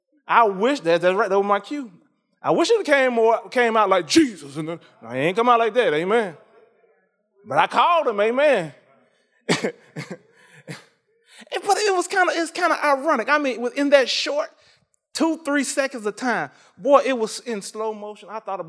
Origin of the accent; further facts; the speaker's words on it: Mississippi, United States; I'm from Mississippi.